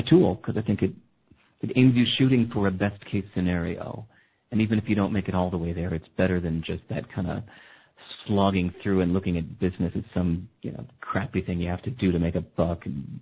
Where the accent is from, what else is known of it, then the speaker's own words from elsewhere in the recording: California, United States; born there; I got it even worse because I was born in California.